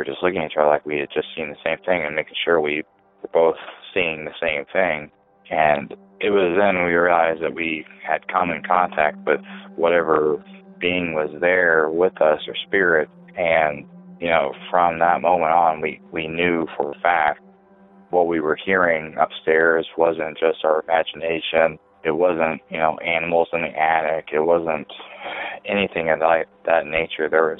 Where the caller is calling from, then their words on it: Elwood, Indiana, United States; I'm calling from Elwood, Indiana, at the time that happened.